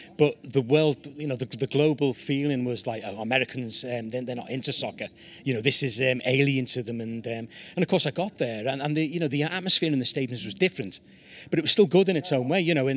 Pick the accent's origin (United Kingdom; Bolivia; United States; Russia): United Kingdom; Liverpool, North West England; even though I'm an Englishman. You know, I'm a Scouser